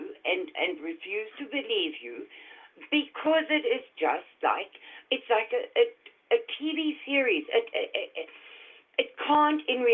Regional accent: South Africa; as a South African, I cannot understand the ins and outs of your case.

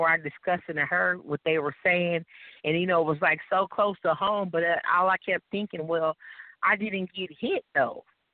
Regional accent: Long Beach, California, United States; also born or lived in Compton; I'm from Long Beach, California, by way of Compton, California.

